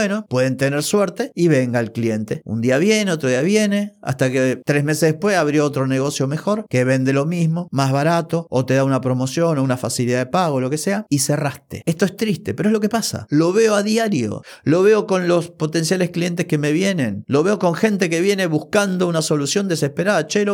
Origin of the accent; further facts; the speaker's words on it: Mar del Plata, Buenos Aires Province, Argentina; yo soy de Mar del Plata, la capital del país en su momento, bueno, sigue siendo Buenos Aires